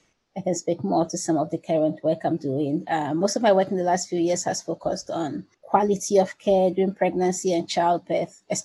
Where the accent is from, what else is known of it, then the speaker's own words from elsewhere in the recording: Ghana; moved away as an adult; now in United States; So I am from Ghana, so maybe I started doing global health before I even knew what global health was. I was trained as a medical doctor in Ghana, and I came to the U.S. to do public health.